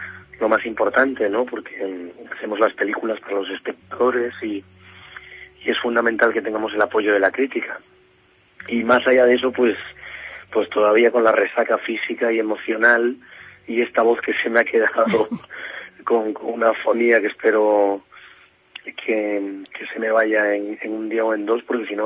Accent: Ferrol, Galicia, Spain; moved away; yo siempre llevo a Ferrol en el corazón y bueno, y salí de Ferrol cuando era muy jovencito con una maleta llena de ilusiones

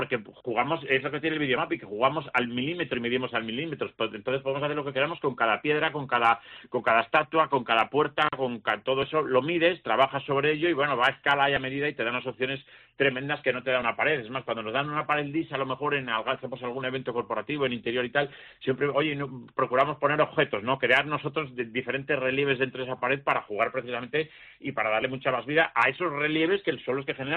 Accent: Valladolid, Castile and León, Spain; now in Málaga, Spain; aunque yo llevo 27 años en Málaga, soy de Valladolid, pero bueno, ya me considero malagueño, son muchos años

